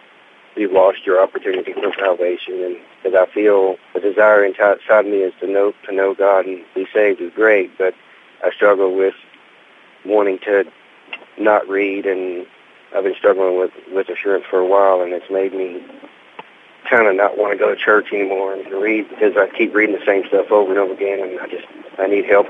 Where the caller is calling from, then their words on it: Horn Lake, Mississippi, United States; I'm calling from Horlake, Mississippi.